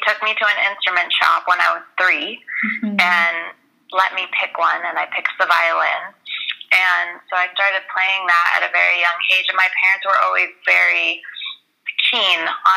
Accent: United States; born there; I was born in the States to Persian parents who grew up in Iran

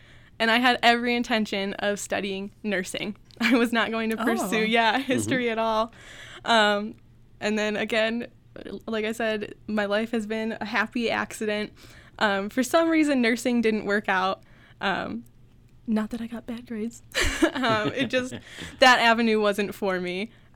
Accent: Michigan, United States; I was born and raised in Michigan. Uh-huh. I like spent my entire formative years there.

